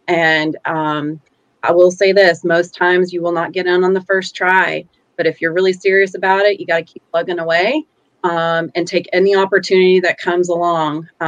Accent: Knoxville, Tennessee, United States; which I'm from Knoxville, Tennessee.

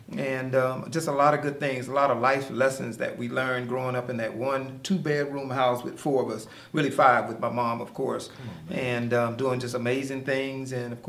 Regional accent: Miami, Florida, United States; Wow, it was awesome. You know, fortunate, my mom was a elementary school music teacher in Miami.

